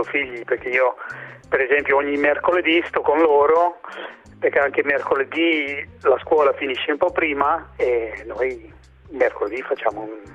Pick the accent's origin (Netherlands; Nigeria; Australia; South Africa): Netherlands; Italian is a second language; now in Italy; Io sono olandese.